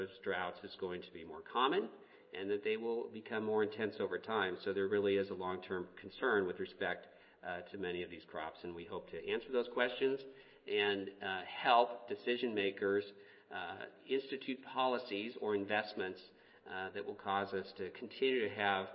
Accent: Spokane, Washington, United States; I grew up in Spokane, so I'm a huge Cougar fan

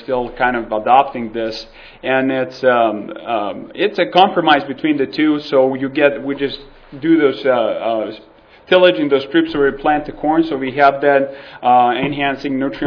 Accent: Serbia; now in Lincoln, United States; Originally, I'm from Southeast Europe, a small country, Serbia.

